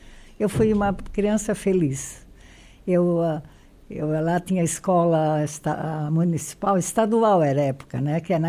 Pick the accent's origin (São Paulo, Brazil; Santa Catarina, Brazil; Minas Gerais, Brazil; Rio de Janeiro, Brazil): Santa Catarina, Brazil; Palmeiras do Meio; born there; Eu sou natural do município de Uruçanga, mas eu nasci em Palmeiras do Meio.